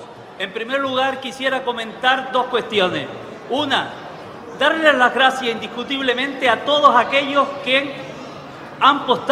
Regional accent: Triquivijate, Canary Islands, Spain; yo lo conozco perfectamente porque soy de Triquibijate, donde había 22 ganaderos

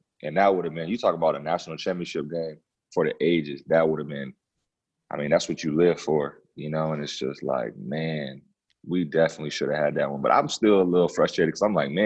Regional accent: Norfolk, Virginia, United States; Even though I lived in, you know, I grew up in Norfolk, Virginia.

